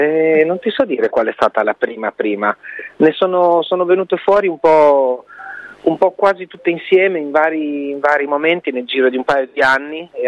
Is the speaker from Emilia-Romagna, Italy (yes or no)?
yes; Emilia-Romagna, Italy; la Kukoma dalle mie parti, in provincia di Ravenna, è la caffettiera, si dice la Kukoma.